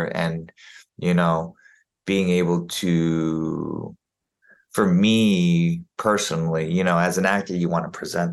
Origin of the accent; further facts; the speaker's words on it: Juneau, Alaska, United States; born there; also born or lived in Germany; I was born in Juneau, Alaska. And she was like, I lived in Juneau, Alaska. And I was like, oh my gosh, I'm an Army brat. And I lived in Germany.